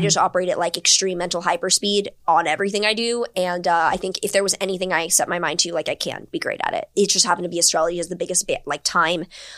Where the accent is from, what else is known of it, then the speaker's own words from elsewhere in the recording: Houston, Texas, United States; I'm like, I grew up in Houston. It's not middle of nowhere, Texas.